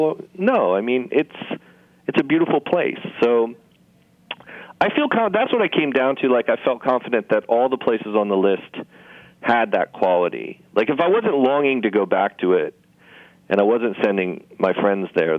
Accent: Los Angeles, California, United States; now in New York, United States; I grew up in Los Angeles. I have friends from California coming to New York all the time

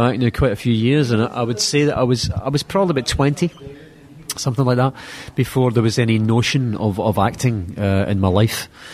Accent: Scotland, United Kingdom; accent: Scottish; Scottish actor, I did another couple of parts where I played some accents, and then eventually I spoke in my own accent in a piece called Hamish Macbeth. And Hamish Macbeth was a little cop show back home in the UK

